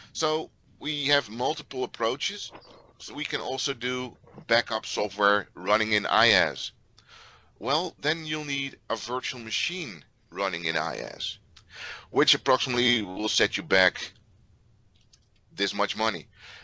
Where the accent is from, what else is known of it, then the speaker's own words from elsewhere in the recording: Netherlands; Since I am from the Netherlands, I can say it's a BaaS service like a BaaS.